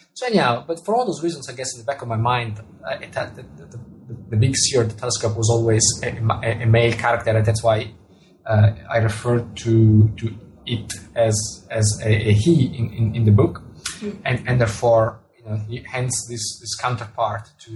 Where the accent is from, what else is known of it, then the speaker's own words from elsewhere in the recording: Italy; first language Italian; English is a second language; telescope in Italian, which is my mother tongue, is masculine.